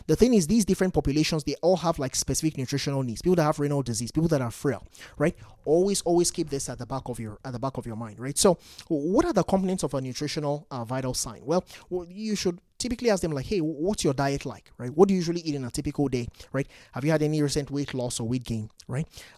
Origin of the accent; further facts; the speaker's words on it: Nigeria; Growing up in Nigeria was a tough life, right?